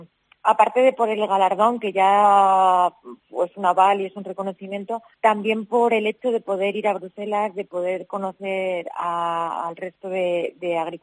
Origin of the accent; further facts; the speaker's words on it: Almendra del Pan, Castile and León, Spain; pongo a Zamora y especialmente a mi pueblo en el mapa.